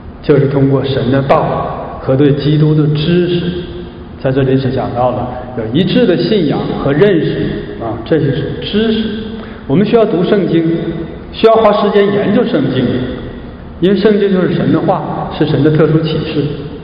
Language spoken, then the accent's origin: Chinese; China; now in Canada; 我们从中国来到加拿大，看见过很多以前没有见过的东西啊。